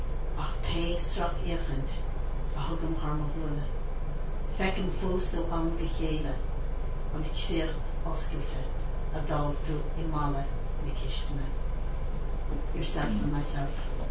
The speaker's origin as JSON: {"language": "English", "region": "Munster", "country": "Ireland", "tie": "born or raised there", "said": "I took one image from my own childhood, growing up in Tipperary."}